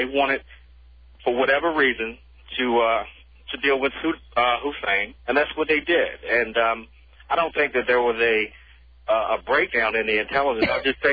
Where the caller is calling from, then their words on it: Maryland, United States; I am in Atlanta, Maryland.